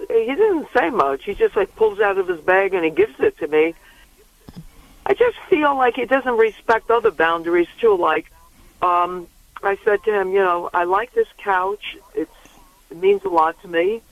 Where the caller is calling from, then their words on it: New York, United States; from New York.